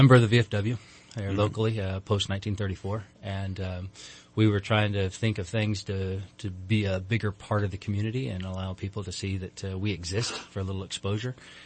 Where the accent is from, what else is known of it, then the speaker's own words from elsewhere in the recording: Palo Cedro, California, United States; growing up in Palo Cedro, knew everybody has to know about guns and.